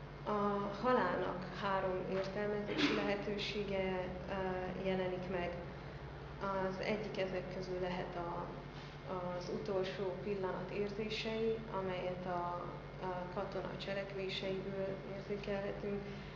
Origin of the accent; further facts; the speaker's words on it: Miercurea Ciuc, Harghita, Romania; Csíkszeredából jöttem, a Márton Áron Gimnázium 12. osztályos tanulója vagyok.